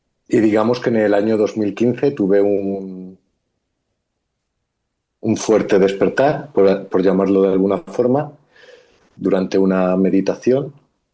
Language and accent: Spanish; Alicante, Valencian Community, Spain; tengo 40 años, soy de Alicante, de España, y soy una persona altamente creyente en las leyes espirituales universales